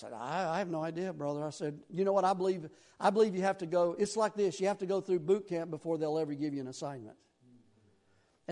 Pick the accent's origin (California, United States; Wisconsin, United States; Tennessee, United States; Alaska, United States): Tennessee, United States; accent: deep Southern; as far as I was concerned, I was a hillbilly from Tennessee.